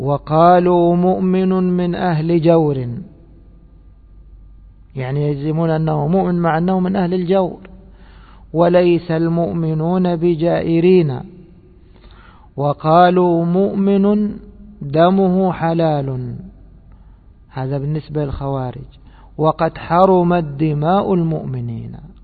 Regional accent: Egypt; كم من واحد في بلادنا مصر نناقشه حتى يرجع عن الخروج على ولي أمره

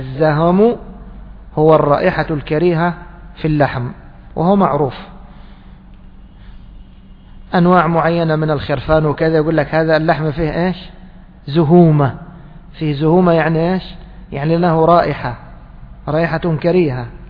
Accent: Egypt; كذلك إحنا كمصريين دوما نكسر أول الأفعال

